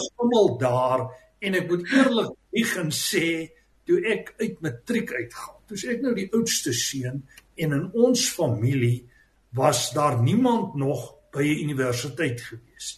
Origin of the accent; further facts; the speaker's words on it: Sasolburg, Free State, South Africa; born there; ja, ek is gebore op Sasselburg, dit was 18 April 1962, ook al 'n tydjie terug, en ek is deel van 'n familie van 3 seuns. My pa het by Sasol gewerk en my ma was 'n huisvrou